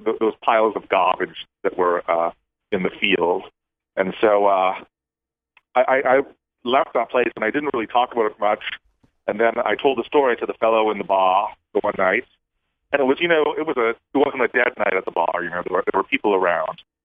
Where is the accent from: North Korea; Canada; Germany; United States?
Canada; And I grew up in Canada, so I, you know, took French for about 12 years